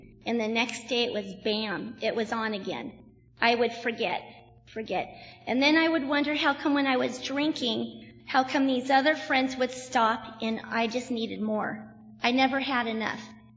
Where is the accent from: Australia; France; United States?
United States; California; My brother's 2 years younger than I, and we grew up in Southern California.